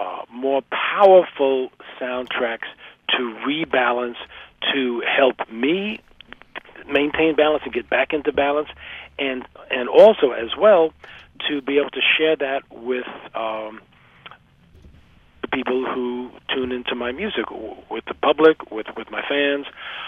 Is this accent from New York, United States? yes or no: yes; New York, United States; I said, excuse me, I'm from New York.